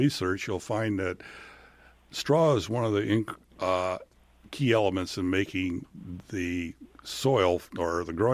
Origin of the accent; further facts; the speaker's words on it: Michigan, United States; I grew up in Michigan, so we had a lot of similarities, water, forest, clay.